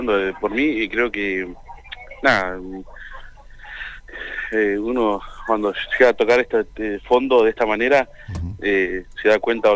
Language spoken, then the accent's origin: Spanish; Viedma, Río Negro, Argentina; yo era de Viedma, yo soy de Viedma en realidad.